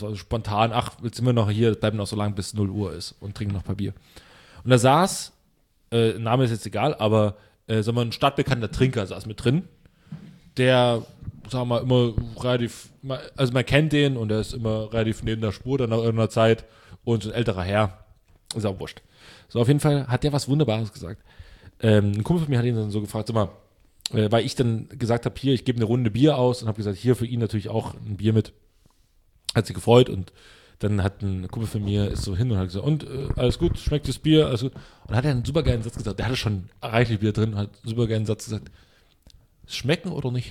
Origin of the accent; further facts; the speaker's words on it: Pulsnitz, Saxony, Germany; Wir waren in der Kneipe bei mir in meiner Heimatstadt in Pulsnitz.